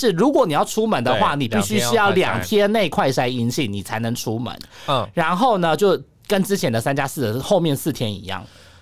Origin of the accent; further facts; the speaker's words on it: Taiwan; 我不是台湾人吗，台湾人就是我们自己可以做好自主应变